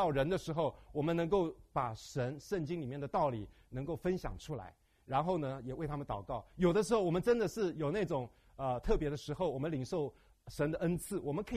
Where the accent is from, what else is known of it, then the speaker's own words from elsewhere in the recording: Taiwan; 我就觉得说我们台湾人，台湾或者是中国大陆一样